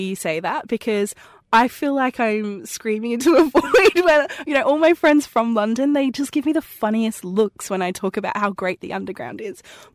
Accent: Sunshine Coast, Queensland, Australia; You can clearly hear that I talk funny. I am Australian. I live on from the Sunshine Coast, which is about 20 minutes from Steve Owen's zoo.

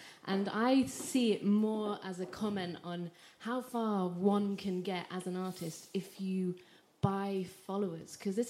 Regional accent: Doncaster, Yorkshire and the Humber, United Kingdom; now in London, United Kingdom; I'm from Doncaster.

